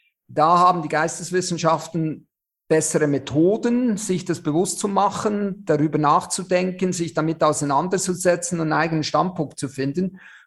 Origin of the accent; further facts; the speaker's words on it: Switzerland; now in Germany; Also ich bin ja Schweizer, wie man unschwer hört